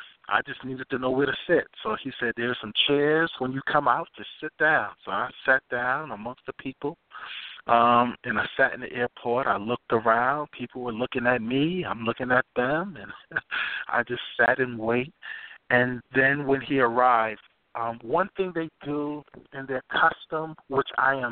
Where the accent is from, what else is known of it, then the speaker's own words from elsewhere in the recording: United States; they thought I was from Nigeria. And I'm like, nah, I'm from the USA.